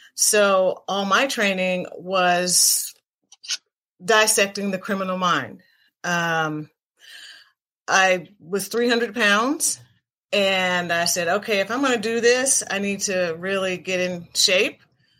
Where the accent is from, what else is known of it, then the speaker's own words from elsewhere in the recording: Chicago, Illinois, United States; Well, born and raised in Chicago, Illinois, South Side.